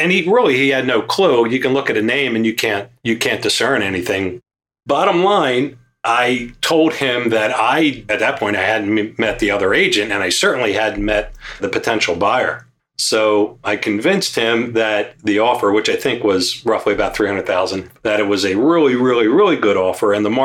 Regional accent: Philadelphia, Pennsylvania, United States; We're in the suburbs here, but I grew up in Northeast Philadelphia. I literally lived two doors away from a train station on a busy road.

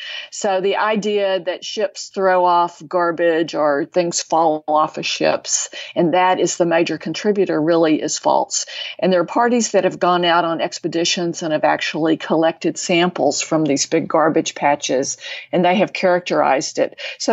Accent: Texas, United States; And I'm a girl from Texas, and I know Texas is big.

